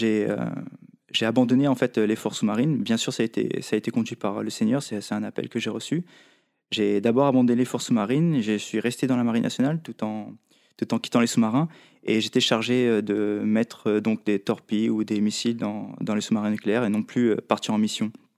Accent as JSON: {"language": "French", "region": "Réunion", "country": "France", "moved": "as an adult", "said": "Je viens de l'île de la Réunion, en fait, et j'ai quitté mon île, en fait, et pour m'inscrire, en fait, dans l'armée, en fait, dans la marine nationale."}